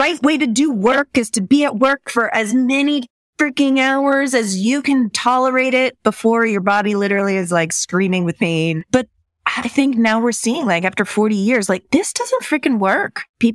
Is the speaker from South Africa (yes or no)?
no; Israel; now in United States; Well, I'm from Israel originally.